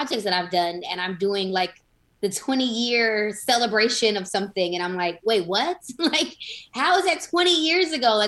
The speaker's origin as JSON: {"language": "English", "town": "Los Angeles", "region": "California", "country": "United States", "said": "Well, it's crazy because I'm from LA."}